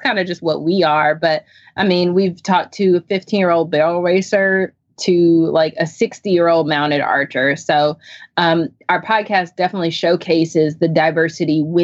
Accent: Chapel Hill, North Carolina, United States; now in Zebulon, United States; I am from Chapel Hill, North Carolina. I currently live in Zebulon.

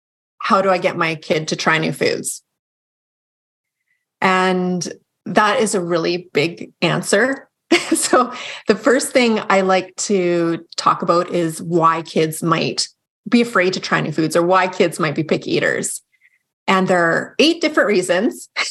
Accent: Calgary, Alberta, Canada

